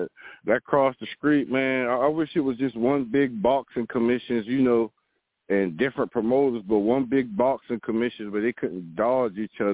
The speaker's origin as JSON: {"language": "English", "region": "South Carolina", "country": "United States", "said": "This is North Carolina number, but … I'm from South Carolina."}